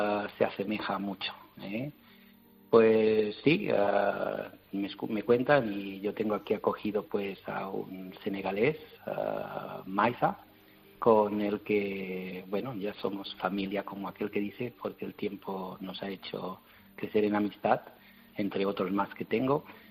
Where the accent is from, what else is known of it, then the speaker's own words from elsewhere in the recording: Palma, Balearic Islands, Spain; born there; De aquí. Yo nací aquí en Mallorca.